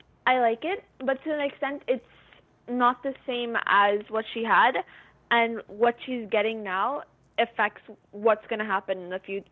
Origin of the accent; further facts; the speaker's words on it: Montreal, Quebec, Canada; I'm from Montreal, in Quebec, Canada.